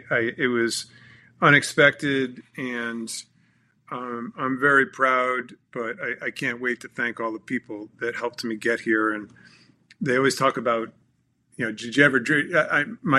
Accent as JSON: {"language": "English", "town": "Newport", "region": "Rhode Island", "country": "United States", "tie": "born or raised there", "said": "If I go out and see a 12-meter, which they're sailing off of Newport every single day, my hometown, you can't help but just go, damn, that is a good-looking boat."}